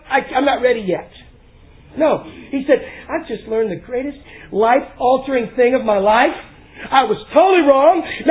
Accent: Texas, United States; But I grew up in East Texas.

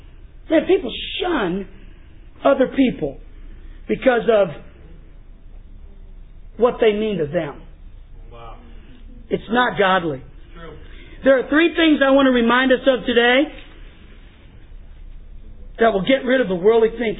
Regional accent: Texas, United States; Of course, that's familiar to me because I grew up in East Texas and it was the same way.

